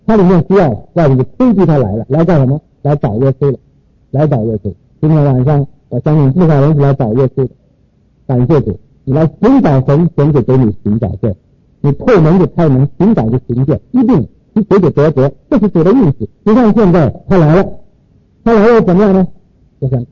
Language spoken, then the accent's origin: Chinese; China; 既然我身为一个中国人，有了中国的道统